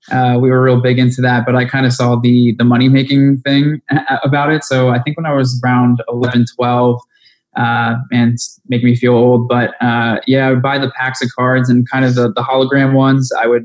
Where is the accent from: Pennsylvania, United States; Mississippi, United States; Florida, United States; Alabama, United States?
Pennsylvania, United States; Bethlehem; Yeah, so I'm from Bethlehem, Pennsylvania. It's about an hour north of Philadelphia, and I've lived here and grew up my whole life.